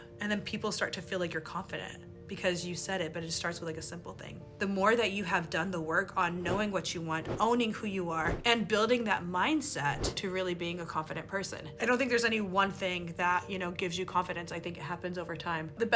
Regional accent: Tennessee, United States; You know, I grew up in the South in Tennessee around people who did not look like me.

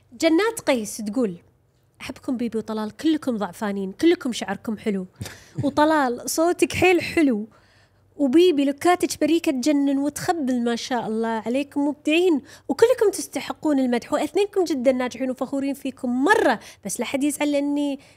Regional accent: Iraq; أنا عراقية بس أخاف أحكي وما تفتهمون

